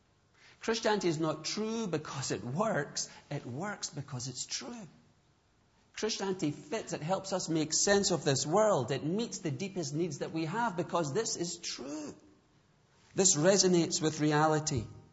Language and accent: English; Scotland, United Kingdom; I realized, growing up in Scotland, particularly then